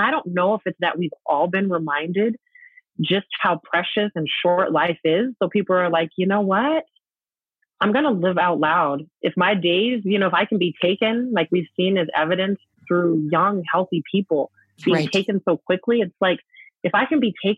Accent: Denver, Colorado, United States; Yeah. I grew up in Denver in Park Hill.

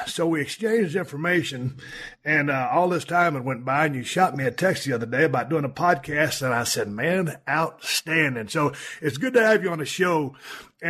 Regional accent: Victoria, Texas, United States; also born or lived in Austin; I was born in 64 in Austin, Texas. And I had two brothers, and my mother got a divorce, and she moved us down to Victoria. So we were city slickers in Austin.

